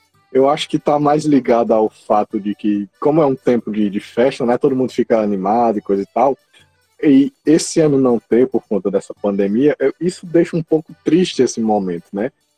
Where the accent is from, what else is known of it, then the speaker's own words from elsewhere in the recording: Minador do Negrão, Alagoas, Brazil; eu sou do Minador, e basicamente Minador e Palmeiras são uma coisa só, né?